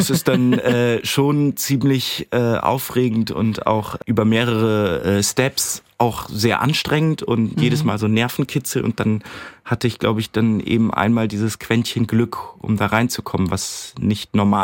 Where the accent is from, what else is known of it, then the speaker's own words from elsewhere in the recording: Cologne, North Rhine-Westphalia, Germany; ich komme ja ursprünglich aus Köln